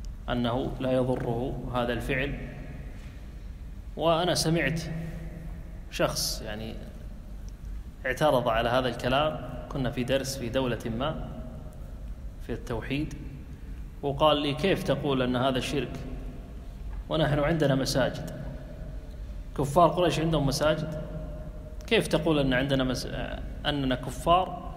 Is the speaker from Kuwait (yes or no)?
yes; Kuwait; عندنا بالكويت